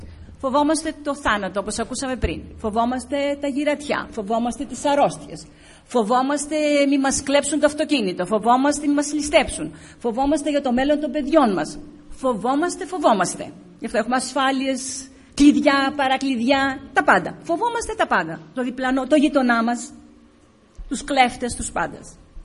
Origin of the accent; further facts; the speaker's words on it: Alexandroupoli, Eastern Macedonia and Thrace, Greece; now in Athens, Greece; Μένω στην Αθήνα, αλλά κατάγομαι από την Αγνάντη Αλεξανδρουπόλεως. Είμαι βορειοελλαδίτισσα.